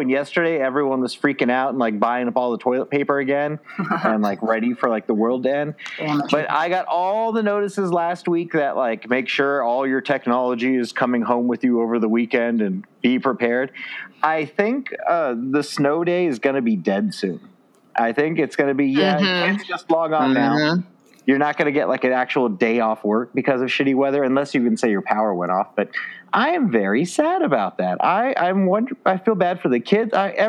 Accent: Alaska, United States; also born or lived in Georgia; I mean, I grew up in Alaska and Georgia, so I definitely can drive in snow.

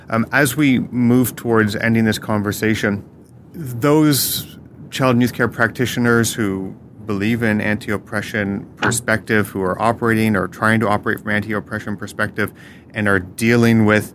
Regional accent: Toronto, Ontario, Canada; particularly growing up in Toronto and working in Toronto

